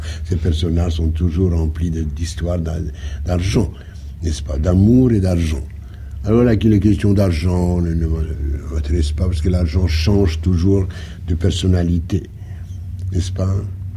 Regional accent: Poland; Je suis polonais.

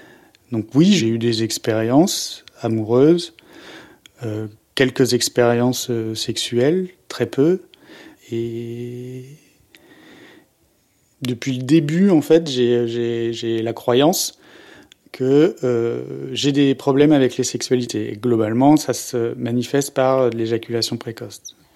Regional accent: Auvergne-Rhône-Alpes, France; je viens de la Savoie. J'ai 45 ans.

